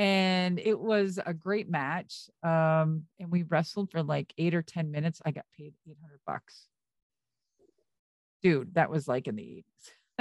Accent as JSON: {"language": "English", "region": "Minnesota", "country": "United States", "said": "Whatever. I'm from Minnesota, so hey."}